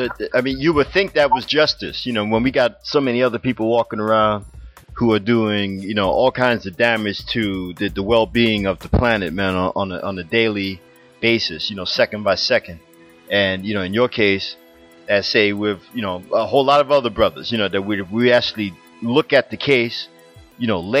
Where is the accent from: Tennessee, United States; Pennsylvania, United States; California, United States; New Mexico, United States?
Pennsylvania, United States; Philadelphia; Because I'm from Philly and, you know, we've had several scandals like that here